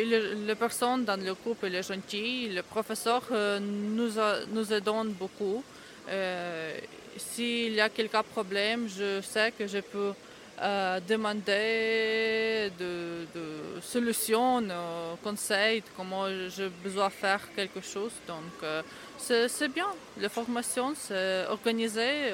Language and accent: French; Ukraine; French is a second language; Oui, j'ai 24 ans, je suis ukrainienne.